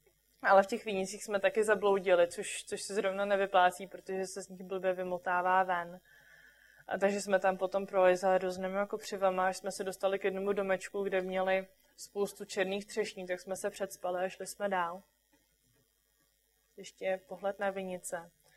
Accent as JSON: {"language": "Czech", "region": "Bohemia", "country": "Czechia", "said": "A my jsme říkali, že jsme z Čech a nechcete to česky?"}